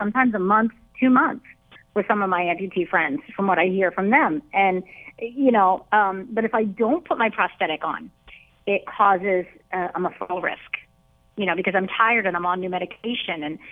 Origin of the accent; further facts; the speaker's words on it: Pennsylvania, United States; I grew up in Pennsylvania. I'm a mother of three boys and been married 20 years.